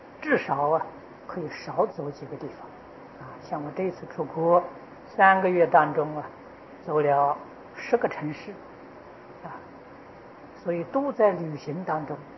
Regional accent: Taiwan; 现在我们台湾人出去跟从前不一样

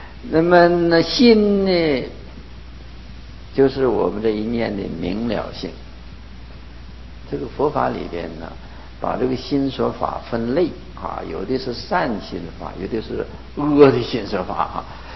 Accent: Northeast China, China; 这我是东北人

